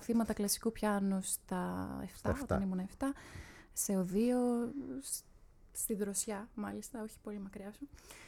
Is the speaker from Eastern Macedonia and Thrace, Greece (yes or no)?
no; Athens, Attica, Greece; Θα σας πω, μεγάλωσα στην Αθήνα, με καταγωγή από τη Σπάρτη και από την Καλαμάτα.